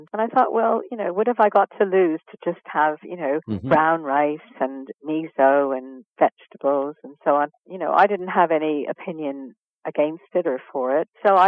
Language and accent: English; Canada; now in United Kingdom; Well, I'm originally Canadian